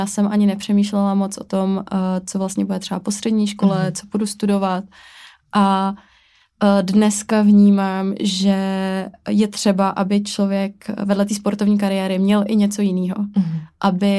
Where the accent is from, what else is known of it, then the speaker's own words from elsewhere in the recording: Šumava, Czechia; Tak já pocházím ze Šumavy